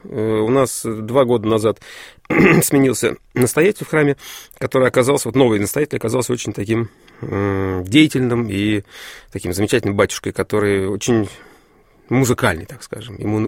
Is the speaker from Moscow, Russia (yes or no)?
yes; Moscow, Russia; И так получилось, что я стал жителем этого села 20 лет назад. То есть я родился и вырос в Москве, но мы с женой 20 лет назад решили, что нам нужен дом и много детей.